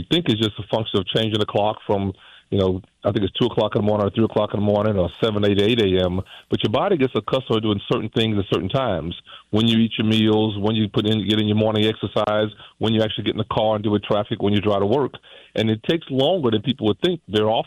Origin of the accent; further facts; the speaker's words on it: Beaumont, Texas, United States; I'm from Beaumont, Texas, originally. I mentioned that on your show before. And all my relatives worked shift work at a refinery as I was growing up.